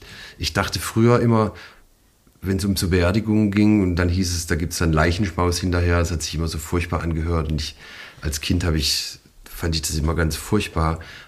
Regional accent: Neuhausen, Baden-Württemberg, Germany; now in Pforzheim, Germany; Ich wohne jetzt in Pforzheim, aber habe lange in einem kleinen Dorf gewohnt am Rand des Nordschwarzwalds, das heißt Neuhausen. Wunderschönes kleines Dorf und hatte da mit meinen Eltern ein Haus im Wald, das ehemalige Schützenhaus.

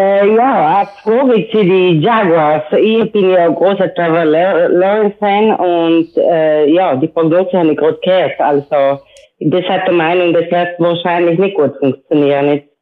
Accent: Italy; Ich bin aus Italien

